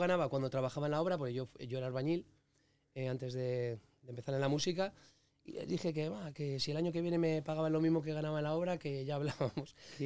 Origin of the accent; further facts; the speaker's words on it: San Vicente de la Barquera, Cantabria, Spain; es lo que me lleva a mi barrio, a mi pueblo, a San Vicente a la Barquera